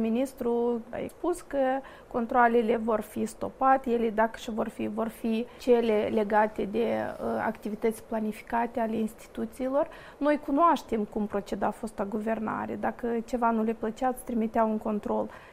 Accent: Bălți, Moldova; vin din Bălți și prin pielea noastră am simțit ce înseamnă discriminare la nivel central.

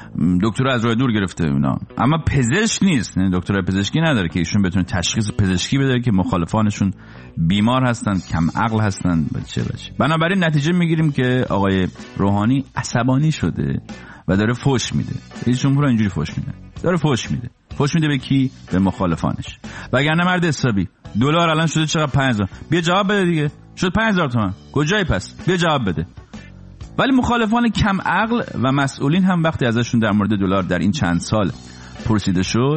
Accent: Iran; now in United States; پیش که من داشتم از ایران میومدم بیرون همین قیمت بود

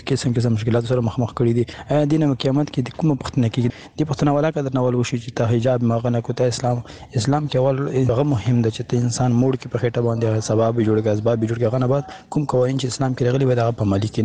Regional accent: Afghanistan; now in United Arab Emirates; لربی متحده امارات نه. زه د یو افغان په حیث د ازادۍ راډیو پیغام پرې کېدم.

